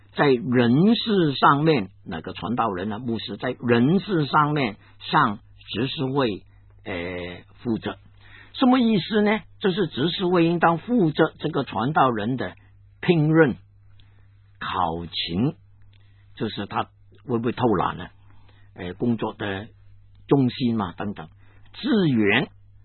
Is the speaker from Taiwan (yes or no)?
no; Guangdong, China; accent: Cantonese; first language Cantonese; Chinese is a second language; 炒鱿鱼啊，我们广东话说炒鱿鱼。